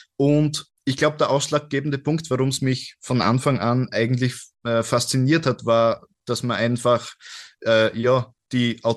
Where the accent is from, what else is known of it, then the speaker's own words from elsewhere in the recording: Burgenland, Austria; Ich komme ja aus dem Mittelburgenland. Das ist ja quasi eine Blasmusik-Hochburg.